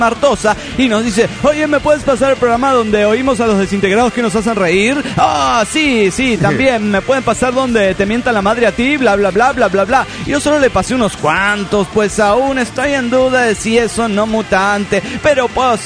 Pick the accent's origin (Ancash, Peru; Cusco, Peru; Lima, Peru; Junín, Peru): Junín, Peru; Huancayo; Me encuentro ahora en Huancayo, mi ciudad natal, conocida como la ciudad incontrastable.